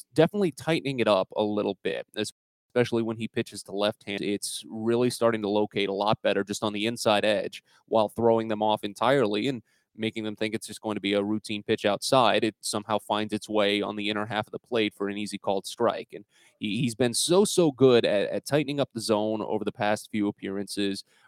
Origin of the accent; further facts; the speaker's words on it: St. Louis, Missouri, United States; So I'm from St. Louis, grew up there and went to college there